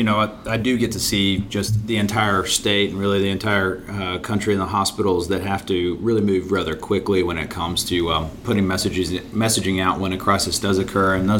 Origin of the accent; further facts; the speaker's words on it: Midland, Texas, United States; I started out my career as a newspaper reporter in my hometown of Midland, Texas